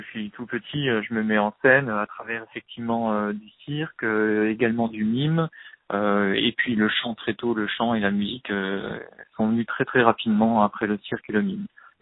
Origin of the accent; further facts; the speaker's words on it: Metz, Grand Est, France; now in Paris, France; puisque je suis de province, je suis originaire de Metz en Moselle.